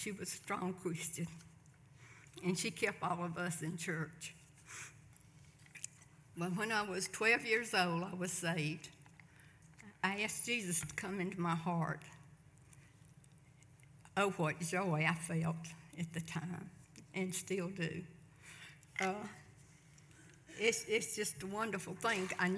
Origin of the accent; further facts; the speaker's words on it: Hartwell, Georgia, United States; born there; I was born at home in Hartwell, Georgia, and I am the fourth child of the family.